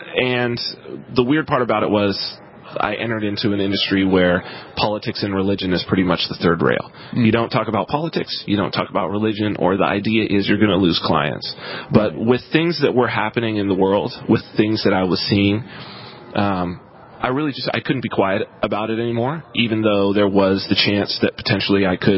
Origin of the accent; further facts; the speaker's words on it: San Bernardino, California, United States; I'm from San Bernardino, California, which is right on the border of the Mojave Desert.